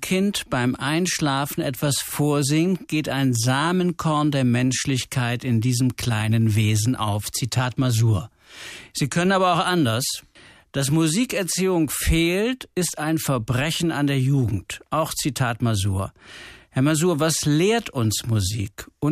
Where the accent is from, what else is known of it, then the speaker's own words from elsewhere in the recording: Brzeg, Opole Voivodeship, Poland; born there; Die Ehrenbürgerschaft meiner Geburtsstadt Brieg, früher deutsch, heute polnisch.